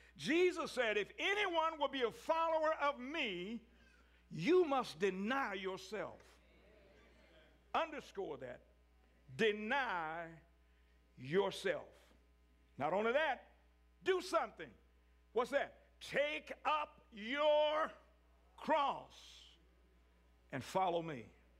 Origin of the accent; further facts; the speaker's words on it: Virginia, United States; I was born in Charlotte County and raised up in Halifax County, which people considered, you know, if you go look at it on the demographics, two of the poorest counties in the state of Virginia